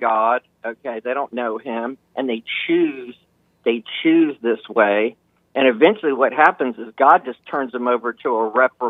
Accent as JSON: {"language": "English", "region": "the South", "country": "United States", "tie": "born or raised there", "said": "I grew up in the South. I'd never seen a KKK person."}